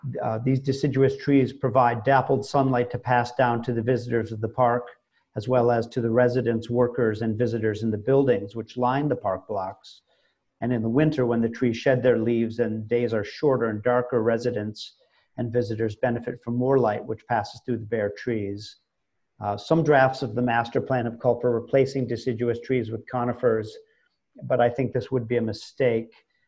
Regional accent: Detroit, Michigan, United States; I grew up in Detroit, Michigan, a city that was famous for its lovely elm-lined streets.

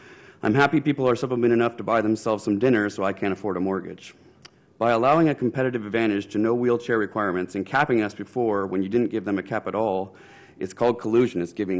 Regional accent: Portland, Oregon, United States; I'm a Portland native. I was born in Kaiser, North Portland in 77, graduated from Lincoln about 20 years ago

